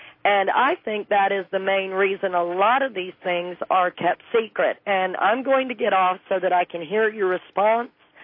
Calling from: North Carolina, United States; I'm calling from Western North Carolina.

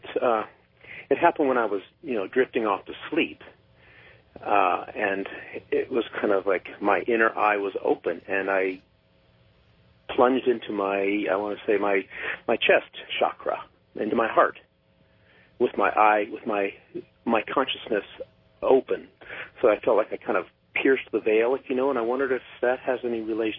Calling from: Portland, United States; I'm calling from Portland.

